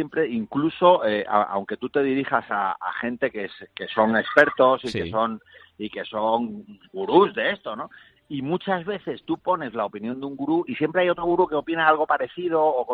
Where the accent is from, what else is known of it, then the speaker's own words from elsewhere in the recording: Antequera, Andalusia, Spain; que hemos estado grabando en Antequera, en mi tierra.